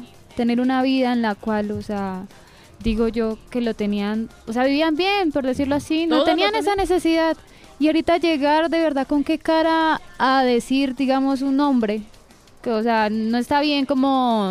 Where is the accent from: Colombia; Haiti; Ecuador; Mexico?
Colombia; Yopal, Casanare; yo la verdad también soy de Yopal.